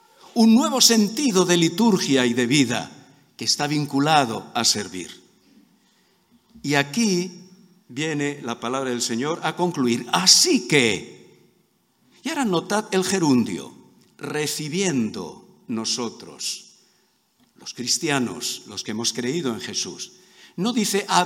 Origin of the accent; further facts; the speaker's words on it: Málaga, Andalusia, Spain; born there; Originalmente soy de Málaga, aunque el habla dice que no, pero soy malagueño de nacimiento y era muy jovencito, tenía 13 años